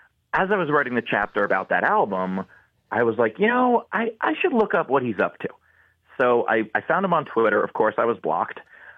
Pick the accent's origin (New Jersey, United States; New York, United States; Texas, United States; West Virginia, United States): New York, United States; now in Charlotte, United States; So I'm based out of Charlotte, North Carolina now, but okay. I grew up in New York